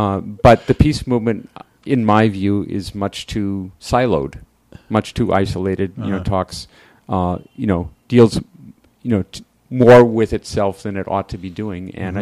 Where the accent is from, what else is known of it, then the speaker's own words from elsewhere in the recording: Boston, Massachusetts, United States; particularly in Dorchester and Roxbury, I'm from Dorchester